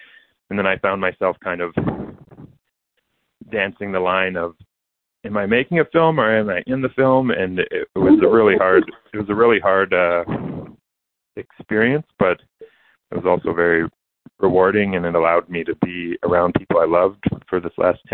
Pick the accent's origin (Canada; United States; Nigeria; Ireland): Canada; So I'm Canadian originally